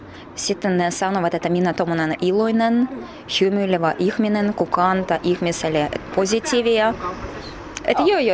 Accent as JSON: {"language": "Finnish", "region": "Saint Petersburg", "country": "Russia", "said": "Et minä itse olen Pietarista, se oli silloin vielä Leningrad, kun minä syntyin."}